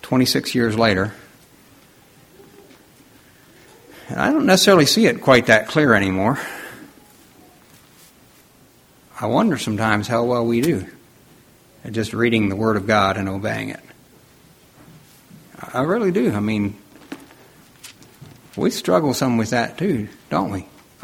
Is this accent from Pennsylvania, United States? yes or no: yes; Pennsylvania, United States; I was from Lancaster County, surrounded by Amish and Mennonites, and my life's experiences weren't just real big up to that point, I'd say.